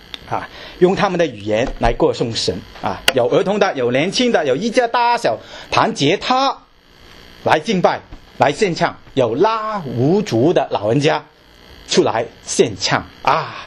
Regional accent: China; 但是对于我们来说，我们特别我们中国人来，可能就没有不习惯了啊。

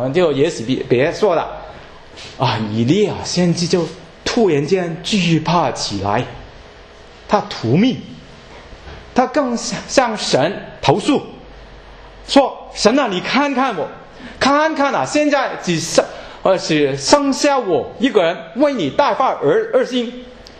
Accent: China; 不知道是不是因为我们中国人的自我个性强

